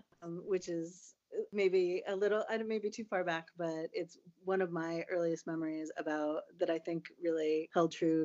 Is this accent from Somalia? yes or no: no; Portland, Maine, United States; So I grew up in New England, and right around the time that it was time to go off to college, I really was excited to get out of Portland, Maine, which is where I spent my formative years.